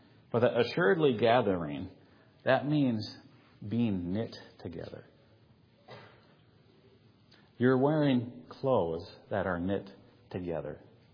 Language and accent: English; United States; As an American, I could have gone and rented a place.